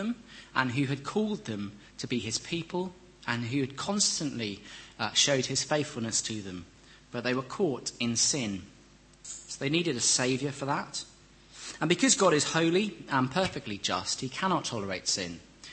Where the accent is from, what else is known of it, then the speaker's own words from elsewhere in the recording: Wales, United Kingdom; One of my other heroes as a Welshman growing up was Ryan Giggs